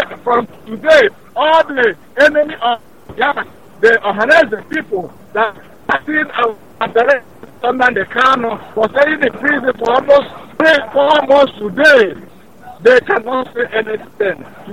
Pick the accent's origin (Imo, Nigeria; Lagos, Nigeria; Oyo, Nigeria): Imo, Nigeria; Itu; now in Italy; I came from Itu. Itu is in Ezinite. Ezinite is in Biafra land.